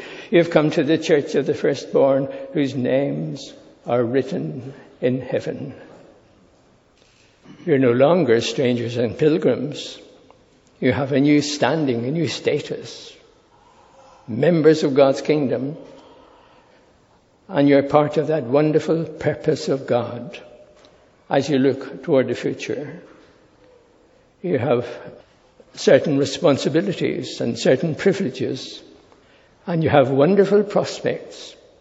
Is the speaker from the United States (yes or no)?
no; Ireland; They weren't British. I'm Irish.